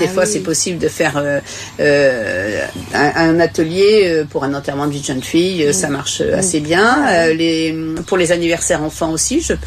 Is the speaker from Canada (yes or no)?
no; Nouvelle-Aquitaine, France; moi je suis originaire de Charente et quand j'étais enfant, on allait cueillir.